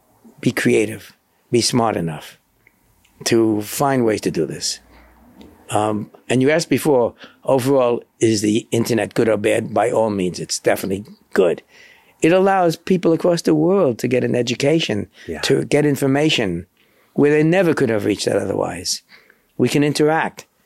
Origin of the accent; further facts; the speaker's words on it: Manhattan, New York, United States; I grew up in Manhattan. Manhattan is a concrete jungle. There's very few trees around.